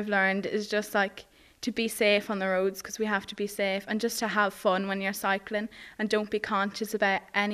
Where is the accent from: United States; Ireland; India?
Ireland; Carrick; I'm 16 and I'm from Carrick.